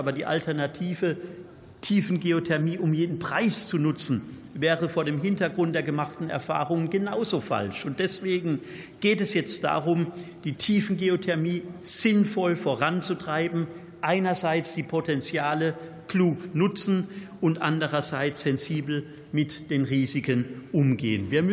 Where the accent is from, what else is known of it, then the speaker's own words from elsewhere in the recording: Germany; Bei mir in meiner Heimat im Oberrheingraben haben wir vor einigen Jahren miterlebt, wie Erdbeben ausgelöst wurden.